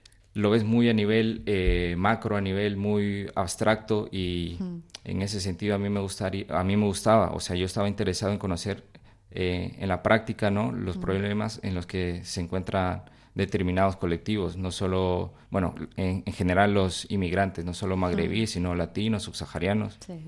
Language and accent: Spanish; Bilbao, Basque Country, Spain; yo soy de Uribarri